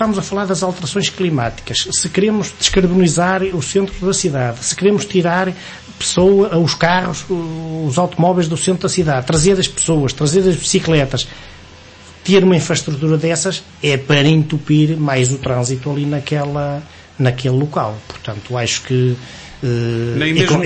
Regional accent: Amarante, Norte, Portugal; ou até mais nos interiores, de onde eu sou natural, no caso de Amarante, Felgueiras, Vizela, Paz Ferreira

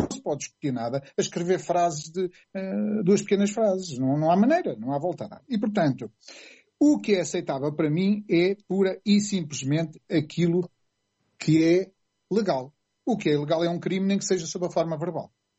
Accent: Ribatejo, Portugal; eu sou ribatejano, não tenho problema nenhum com isso

